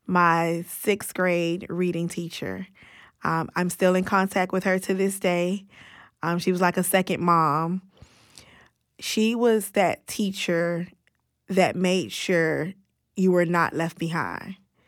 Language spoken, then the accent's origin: English; Miami, Florida, United States; now in Tallahassee, United States; I'm from Miami. I was still in my lease here in Tallahassee.